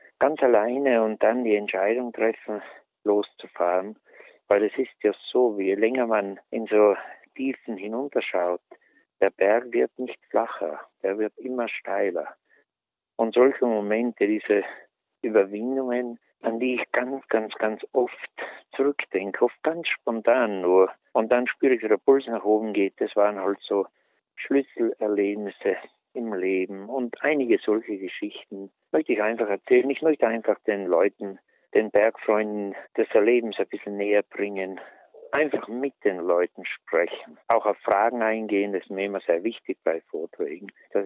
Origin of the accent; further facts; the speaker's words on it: Trentino-Alto Adige, Italy; Ich bin ja selber geboren in Südtirol, ziemlich abseits in einem Tal auf einem Bergbauernhof.